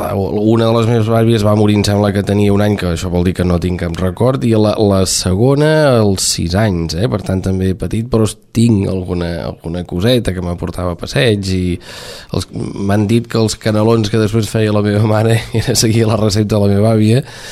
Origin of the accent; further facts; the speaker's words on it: Cassà de la Selva, Catalonia, Spain; born there; Vaig néixer a Cassà fa 50 i escaig, un 7 de gener del 1961, i vaig néixer al barri del Firal, a la carretera on avui es va la Bisbal, en una casa molt antiga